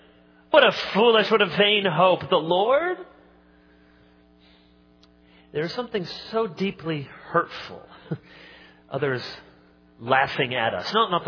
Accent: Michigan, United States; also born or lived in Chicago; Now, I was born in Chicago, and I've spent most of my life in Michigan.

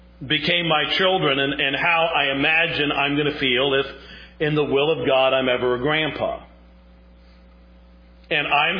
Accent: New York, United States; Who are my people? I'm from New York.

